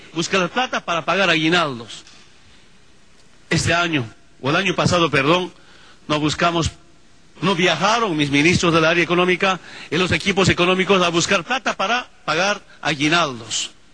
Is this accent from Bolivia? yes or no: yes; Bolivia; el otro crecimiento económico en mi país. Los economistas me dicen, Bolivia apenas ha tenido siempre como 700, 800 millones de reservas internacionales.